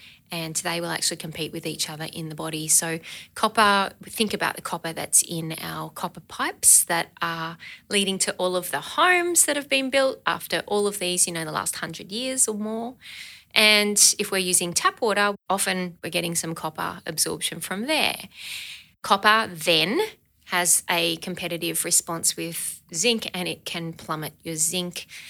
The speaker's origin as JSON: {"language": "English", "town": "Sydney", "region": "New South Wales", "country": "Australia", "tie": "born or raised there", "lives_now": "Queensland, Australia", "said": "I must say I was so happy to move to Queensland after growing up in Sydney"}